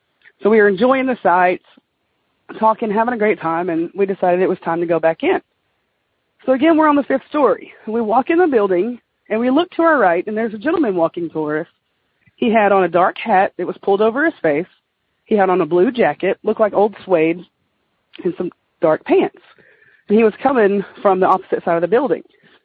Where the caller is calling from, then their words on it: Ward, Arkansas, United States; I'm calling from Ward, Arkansas. It's just a little bit north of Little Rock.